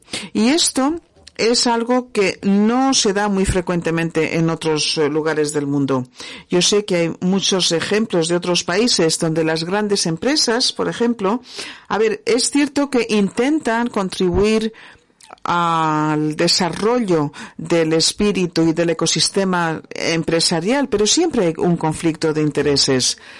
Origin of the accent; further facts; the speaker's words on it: Spain; Así que conozco bien los dos países, como español, claro